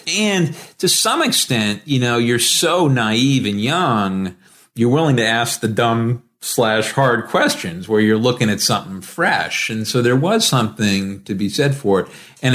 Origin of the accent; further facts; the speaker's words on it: Rhode Island, United States; I grew up in Rhode Island, a small town kid. I'd barely had a passport in college